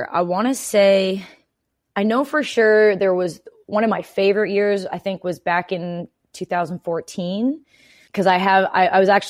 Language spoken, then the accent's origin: English; Canada; a lot of people assume I'm a Bills fan just because I'm Canadian.